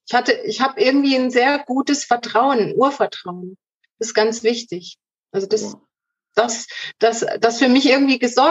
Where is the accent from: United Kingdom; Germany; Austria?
Germany; Saxony; moved away; Nee, ich bin in Sachsen aufgewachsen.